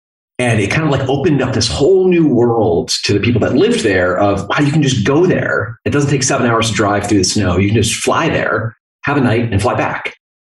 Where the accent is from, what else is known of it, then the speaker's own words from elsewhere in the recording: Vermont, United States; So I am from Vermont originally. Grew up there, went to college down at Duke.